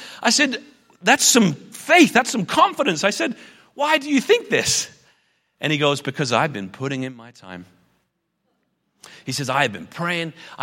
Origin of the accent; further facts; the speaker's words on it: United Kingdom; Trust me, I'm British, you can trust me.